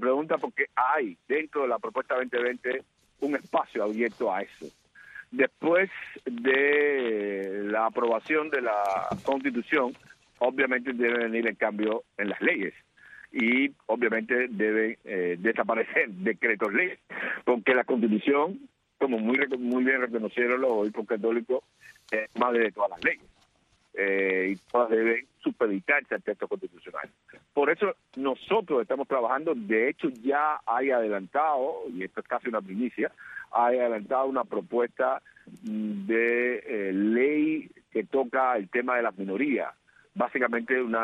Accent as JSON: {"language": "Spanish", "country": "Cuba", "said": "no respetan mis derechos como individuo, como persona y como cubano."}